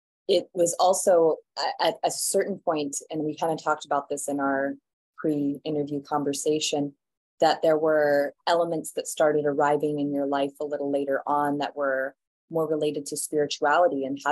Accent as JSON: {"language": "English", "town": "Ashland", "region": "Oregon", "country": "United States", "said": "We're both from Ashland, Oregon, so we have that connection."}